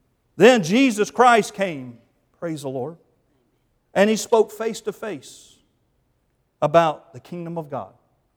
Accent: North Carolina, United States; Again, growing up in the Bible Belt, here in North Carolina, I didn't hear a clear presentation of the gospel until I was 19 years old.

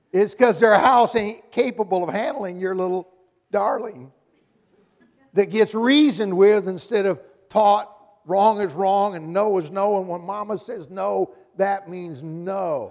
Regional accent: Boonville, Kentucky, United States; I was raised in Boonville, Kentucky. Population 100. True story. But it's worse than that. I actually grew up 17 miles south of Boonville.

